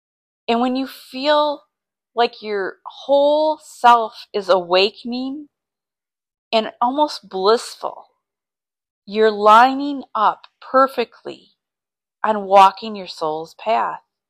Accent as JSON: {"language": "English", "region": "Michigan", "country": "United States", "tie": "born or raised there", "said": "I grew up in Michigan, and I need to be by the beautiful lakes of Michigan."}